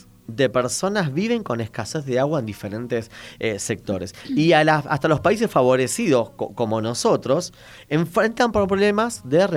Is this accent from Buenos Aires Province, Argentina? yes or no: yes; La Matanza, Buenos Aires Province, Argentina; born there; Nací en Matanza, imagínate, ¿no?